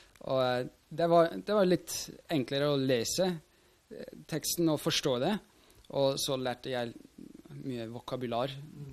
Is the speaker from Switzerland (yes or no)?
yes; Switzerland; first language Swiss German; Norwegian is a second language; now in Norway; Ja, jeg kommer fra Schweiz, ja.